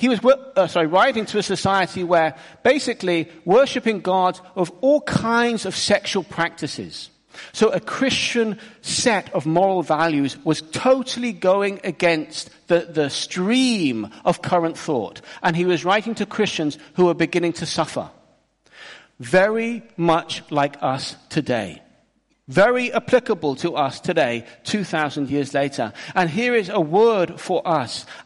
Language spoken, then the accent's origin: English; England, United Kingdom; moved away as an adult; now in Spain; I am from England, and I still very much support England in the World Cup. Now, I left home when I was 18, but I did not leave the country.